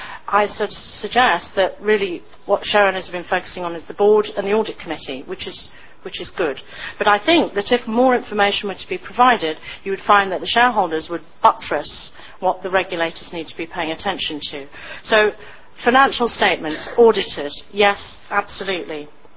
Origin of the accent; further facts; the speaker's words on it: United Kingdom; being British it sounds so disloyal.